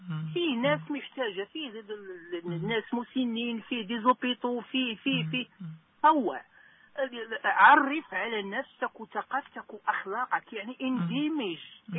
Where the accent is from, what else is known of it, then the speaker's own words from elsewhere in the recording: Morocco; moved away as an adult; سواء في بلدي المغرب او هنا او في اي دولة عابر سبيل